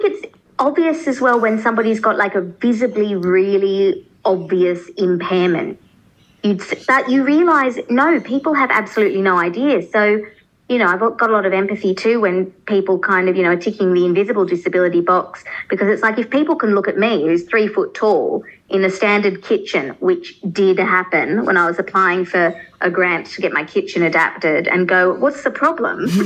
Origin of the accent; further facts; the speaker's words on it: Australia; as an Australian who, it was great, I was, you know, integrated into my local mainstream schools. I became vice captain of my high school.